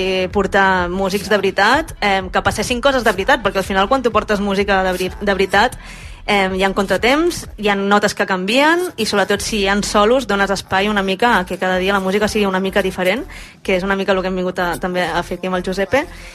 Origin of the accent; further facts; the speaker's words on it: Terrassa, Catalonia, Spain; also born or lived in Netherlands / New York, United States; Però sóc nascuda a Terrassa, la família és de Rubí, he viscut a les Fonts, que està al costat, i he fet vida als dos llocs.